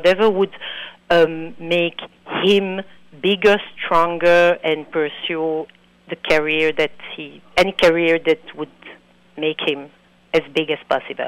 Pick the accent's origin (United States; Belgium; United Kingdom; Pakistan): Belgium; Antwerp, Flanders; first language French; English is a second language; I am Flemish because I was born and raised in Antwerp, but because I'm coming from a Jewish family, the mother tongue was French.